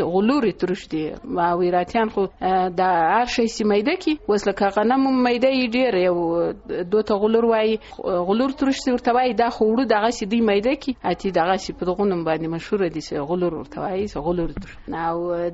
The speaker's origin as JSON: {"language": "Pashto", "region": "Zabul", "country": "Afghanistan", "lives_now": "Herat, Afghanistan", "said": "زه د زابل دی ولایت یم او تقریبا شل کاله کې چې زه په هرات کې ژوند کوم."}